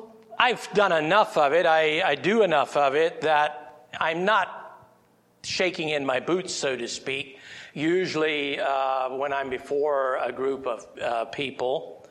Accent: Tennessee, United States; Moved here from Tennessee. I was born in Delaware. And moved from Delaware. My parents would have left the Amish when I was in second grade there, and moved to Tennessee when I was 10.

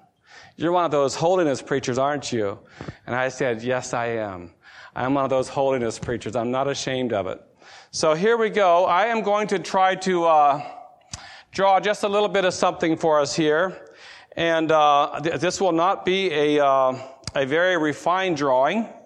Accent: North Carolina, United States; I would like to say, we live in the South. We're from North Carolina. In North Carolina, we're in the Bible Belt.

